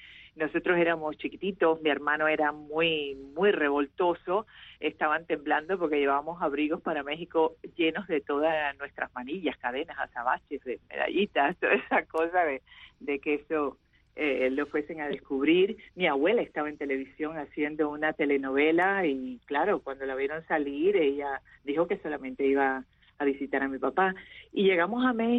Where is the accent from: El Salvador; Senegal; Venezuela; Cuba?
Cuba; moved away; Salimos de Cuba con mi abuela Julita